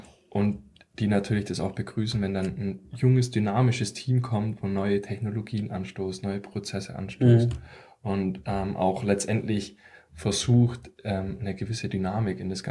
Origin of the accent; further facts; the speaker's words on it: Stuttgart, Baden-Württemberg, Germany; weil natürlich auch die Rahmenbedingungen drumherum, jetzt zumindest bei uns in Stuttgart, relativ entspannt sind.